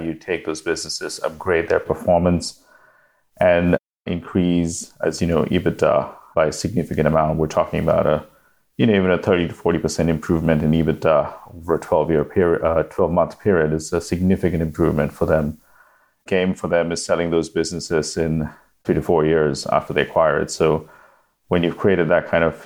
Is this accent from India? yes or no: yes; Mumbai, Maharashtra, India; I was born in India, in Mumbai, which is, as you know, big metropolitan city. I spent a third of my life over there.